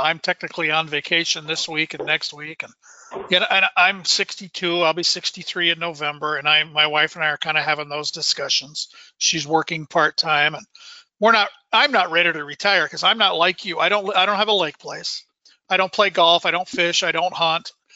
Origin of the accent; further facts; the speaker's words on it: Iowa, United States; also born or lived in Phoenix; I'm from Iowa. I think we're fortunate to have ended up in Minnesota.